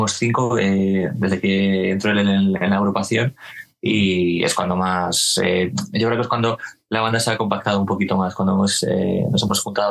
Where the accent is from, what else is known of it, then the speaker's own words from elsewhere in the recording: Valladolid, Castile and León, Spain; Sí, somos todos de Valladolid. Nos conocemos desde hace muchos años por aquí.